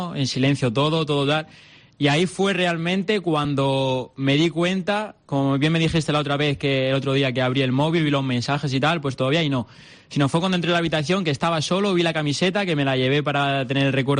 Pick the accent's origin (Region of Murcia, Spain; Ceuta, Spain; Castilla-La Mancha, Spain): Castilla-La Mancha, Spain; Parrilla; Yo soy de Parrilla, de la comarca de Talavera, pues allí estaba jugando, llevaba ahí 4 temporadas.